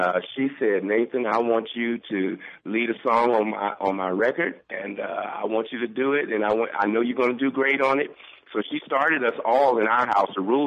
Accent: Cincinnati, Ohio, United States; also born or lived in Miami; Yeah, I was born in Miami, Florida, but I was raised, believe it or not, in the great state of Ohio, Cincinnati, Ohio.

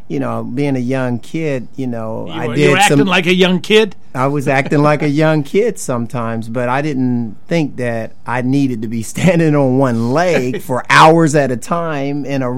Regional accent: Cleveland, Ohio, United States; now in Columbus, United States; I'm from Cleveland, Ohio. And I came here in 1963, '65, somewhere between there. And I've been here ever since.

